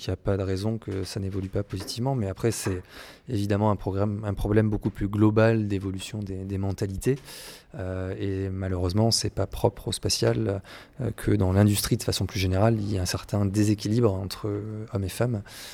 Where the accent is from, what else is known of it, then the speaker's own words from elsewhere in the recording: Toulouse, Occitanie, France; Alors moi, très clairement, donc je suis toulousain, donc je suis un peu aussi tombé dans le spatial quand j'étais petit